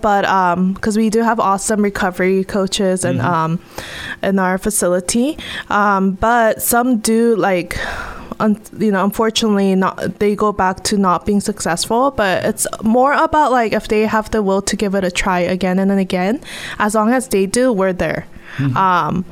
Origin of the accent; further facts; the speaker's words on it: Ames, Iowa, United States; also born or lived in Boone; I'm usually, you know, stuck to my hometown, Ames and Boone.